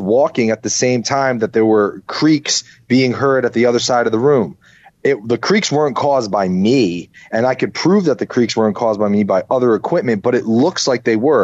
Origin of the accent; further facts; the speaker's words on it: Winnipeg, Manitoba, Canada; I'm from Winnipeg, you idiot.